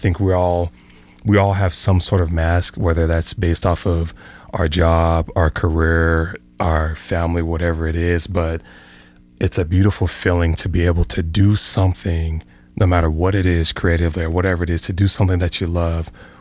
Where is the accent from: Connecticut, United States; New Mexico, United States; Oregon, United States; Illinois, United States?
New Mexico, United States; now in Tucson, United States; Not originally, but I've been in Tucson for about almost 17, 18 years. Yeah. Originally from New Mexico, then moved out to Arizona.